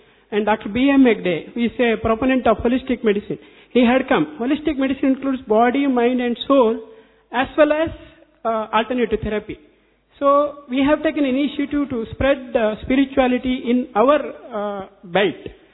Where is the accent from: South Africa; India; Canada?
India; Bhatkal, Karnataka; I'm from Karnataka, a small place, coastal Bhatka.